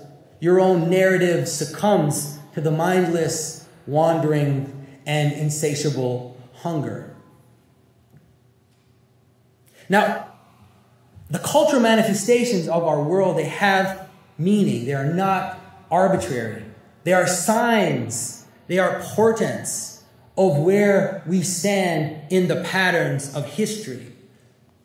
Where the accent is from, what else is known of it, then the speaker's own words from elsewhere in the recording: Montreal, Quebec, Canada; I'm from Montreal.